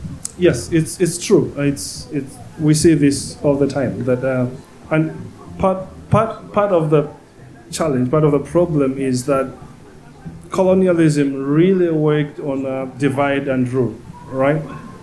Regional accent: Malawi; Before colonialism, yes, I come from Malawi.

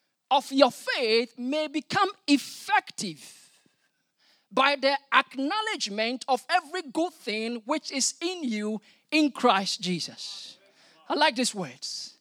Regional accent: Ghana; moved away as an adult; also born or lived in Denmark; now in Wales, United Kingdom; we've been in Wales for getting to 2 years now. I'm not from Denmark, but I'm from Ghana. We lived in Denmark. My wife is Dane.

